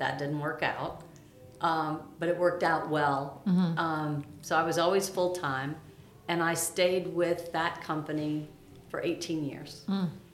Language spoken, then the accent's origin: English; Chicago, Illinois, United States; I'm from the Chicago area.